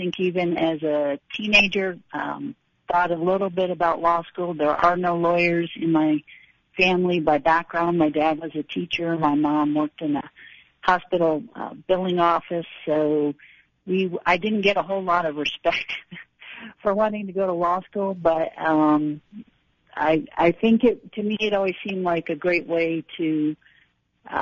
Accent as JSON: {"language": "English", "region": "Northeast", "country": "United States", "tie": "born or raised there", "moved": "yes", "lives_now": "Durango, United States", "said": "Well, I grew up actually in the Northeast, although my great-grandparents homesteaded up in the Northeast corner of Colorado in the late 1800s."}